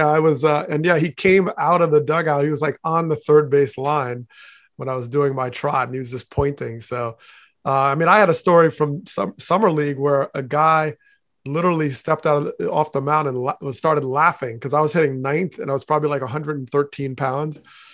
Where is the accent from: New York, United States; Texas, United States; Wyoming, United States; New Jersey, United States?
New Jersey, United States; Teaneck; I have always taken the model that I gained from growing up in Teaneck, New Jersey.